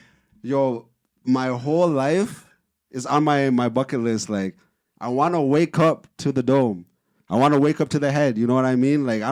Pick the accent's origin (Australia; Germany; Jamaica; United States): Jamaica; I'm from Jamaica, yeah?